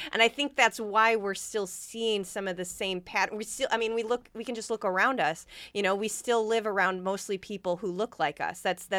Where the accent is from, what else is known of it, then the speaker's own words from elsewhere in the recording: St. Joseph, Michigan, United States; I grew up in St. Joseph, Michigan, which is across the river from Benton Harbor